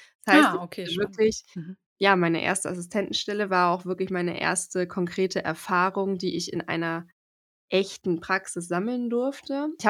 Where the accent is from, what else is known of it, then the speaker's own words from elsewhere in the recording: Timmendorfer Strand, Schleswig-Holstein, Germany; also born or lived in Leipzig; ich komme ja aus dem Norden, also aus Timmendorfer Strand, das kennen ja vielleicht ein paar, das ist ja direkt an der Ostsee, da komme ich halt her, es ist ein kleiner Ort, ein kleines Dorf